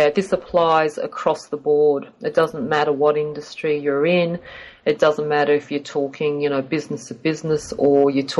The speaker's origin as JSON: {"language": "English", "country": "Australia", "tie": "born there", "said": "I'm actually I have Chinese heritage. However, I was born in Australia. So, you know, I'm more like a banana."}